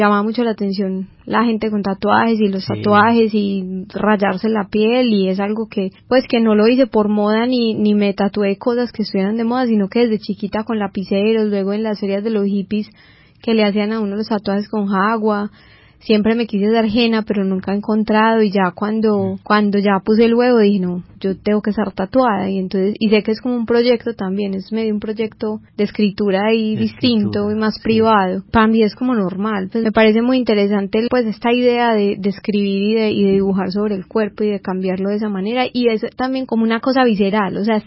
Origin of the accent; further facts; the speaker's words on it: Medellín, Antioquia, Colombia; es bonito ver que en Medellín, que somos una ciudad tan rara